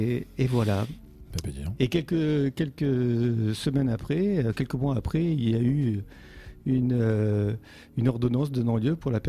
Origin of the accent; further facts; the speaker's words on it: Nîmes, Occitanie, France; Moi, je suis presque un local. Je viens de Nîmes.